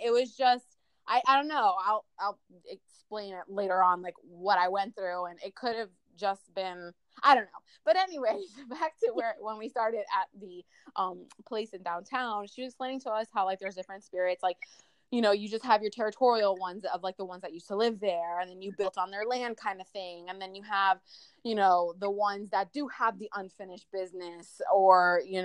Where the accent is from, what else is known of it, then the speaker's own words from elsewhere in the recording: Orlando, Florida, United States; here I am growing up in Orlando and I actually didn't even know the history of the buildings or even the railroad